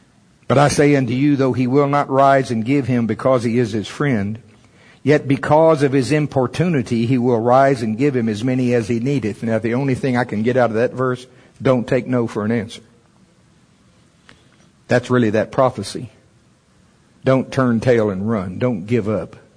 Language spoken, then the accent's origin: English; United States; I'm from Pottawatomie County.